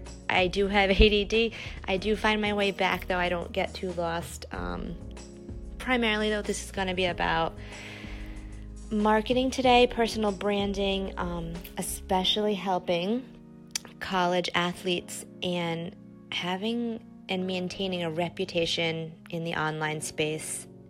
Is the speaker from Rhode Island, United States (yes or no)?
yes; Rhode Island, United States; And I said wicked because I am from Rhode Island.